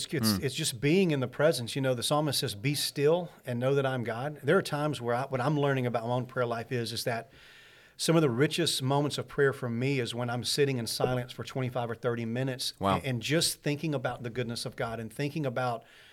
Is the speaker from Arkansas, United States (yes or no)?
yes; Camden, Arkansas, United States; moved away as an adult; now in Texas, United States; Born and raised in Camden.